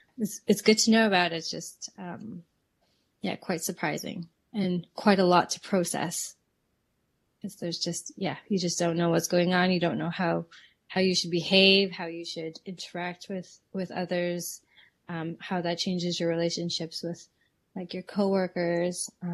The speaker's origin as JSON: {"language": "English", "town": "Calgary", "region": "Alberta", "country": "Canada", "tie": "born or raised there", "said": "friends that I grew up with in Calgary don't have the same exposure"}